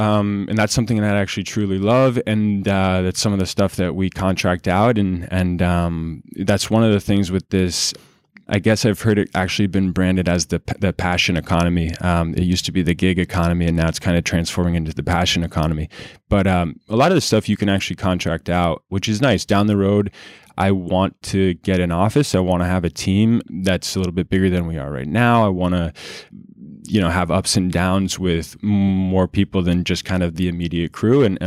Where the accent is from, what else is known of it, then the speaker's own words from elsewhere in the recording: Colorado, United States; if something like this existed when I was growing up in Colorado and I was 10 years old